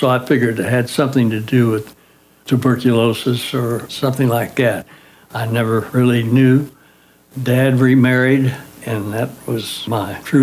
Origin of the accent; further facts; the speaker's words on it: Tulsa, Oklahoma, United States; born there; I was born right here in Tulsa, in the proximity of Swan Lake, Utica Square. I was born in Hillcrest Hospital at that time.